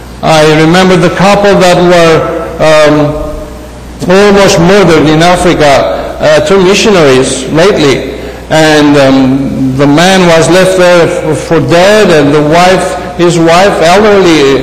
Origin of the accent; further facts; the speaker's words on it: Greece; Our characters, our backgrounds, I came from Greece, she came from Egypt, although both of us are Armenians